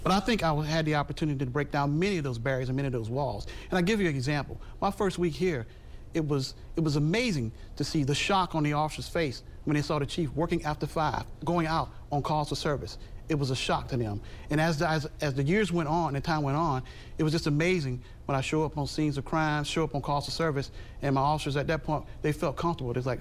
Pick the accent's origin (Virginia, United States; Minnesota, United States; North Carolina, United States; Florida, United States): Florida, United States; Pensacola; I had the great opportunity to come back home to my community, my hometown here in Pensacola